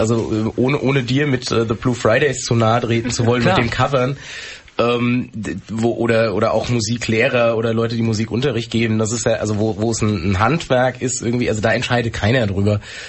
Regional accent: Hanau, Hesse, Germany; Also die Band ist ja mittlerweile, also in Hanau, in meiner Heimat irgendwie gegründet

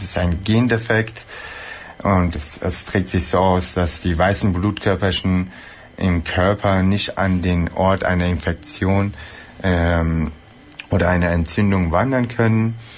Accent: Hesse, Germany; ich bin aus Nähe Frankfurt hier, 30 Jahre alt, iranischer Herkunft, Diplomkaufmann.

